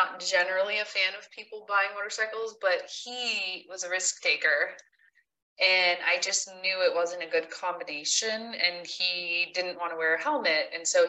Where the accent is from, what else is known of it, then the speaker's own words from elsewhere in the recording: New York, United States; I grew up in an entrepreneurial family. I'm originally from New York.